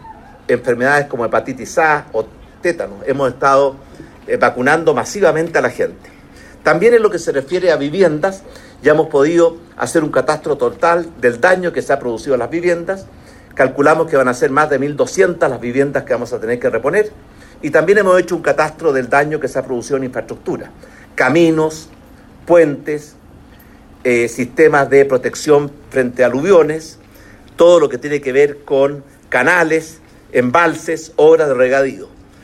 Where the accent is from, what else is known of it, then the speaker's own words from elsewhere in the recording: Chile; aquí todos somos chilenos